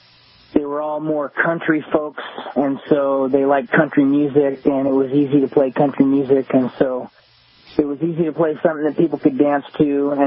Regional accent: Oregon, United States; now in Washington, United States; Yeah, well, I'm from Oregon originally, live in Washington now

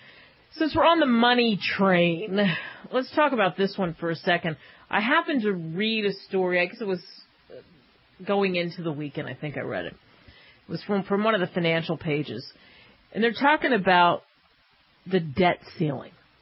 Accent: Philadelphia, Pennsylvania, United States; And that happened in a Sears store, sadly to say, in my hometown of Philadelphia.

